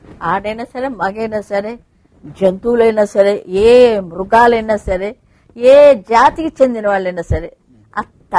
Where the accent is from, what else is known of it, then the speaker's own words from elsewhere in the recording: Vizianagaram, Andhra Pradesh, India; born there; ఇద్దరు ఒకే ఊరు నుంచి వచ్చిన వాళ్ళు. ఆయన చదువుకున్నారు, నేను అక్కడ పుట్టాను, అదే తమాషా.